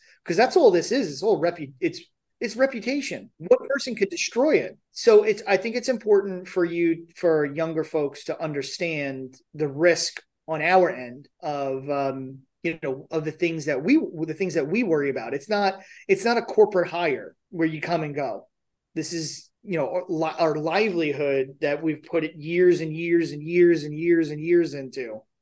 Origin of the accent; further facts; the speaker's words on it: New York, United States; I use guys as gender neutral because I'm from New York.